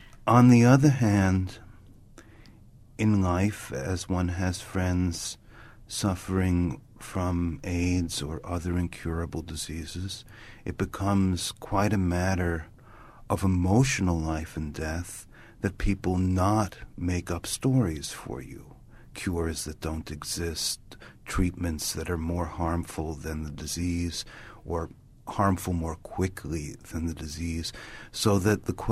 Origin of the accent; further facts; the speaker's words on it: New York, United States; now in California, United States; I'm from New York.